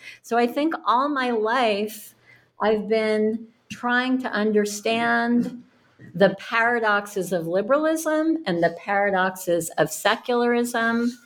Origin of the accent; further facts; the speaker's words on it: Cambridge, Massachusetts, United States; But I grew up in Cambridge, Mass. I was born in 1961.